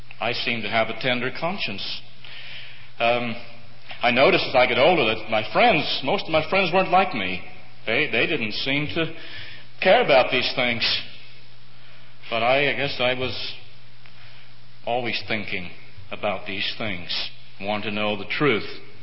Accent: Saint John, New Brunswick, Canada; born there; I'm a Canadian. I was born in St. John, New Brunswick, Canada.

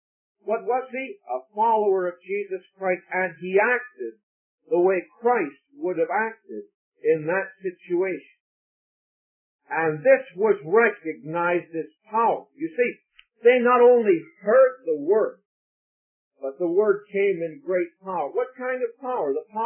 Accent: Vancouver, British Columbia, Canada; We're from Vancouver, Canada

